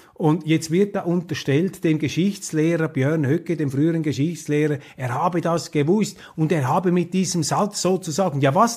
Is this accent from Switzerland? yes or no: yes; Switzerland; Ich weiß, als Schweizer habe ich hier leicht reden.